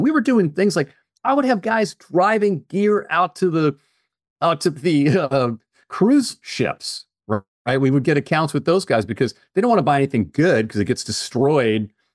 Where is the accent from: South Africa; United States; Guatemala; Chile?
Guatemala; I'm from Guatemala.